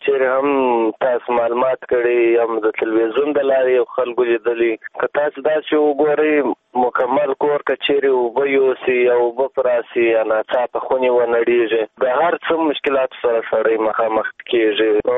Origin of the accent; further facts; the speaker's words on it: Kandahar, Afghanistan; د کندهار ولایت نه